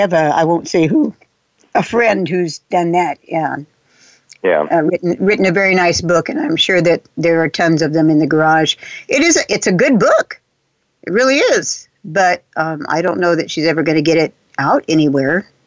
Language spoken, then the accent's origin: English; Texas, United States; I don't know with me whether it's being a redhead or being a Texan